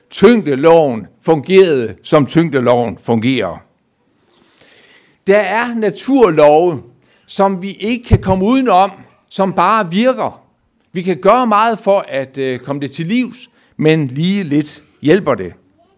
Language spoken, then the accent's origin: Danish; Skjern, Central Denmark Region, Denmark; Jeg prøvede det af, da jeg var barn, hjemme i Skjern.